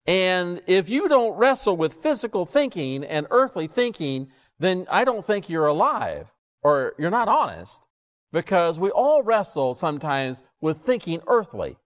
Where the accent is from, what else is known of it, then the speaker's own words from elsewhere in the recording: California, United States; I said, you understand, I grew up in Southern California. Do you understand that?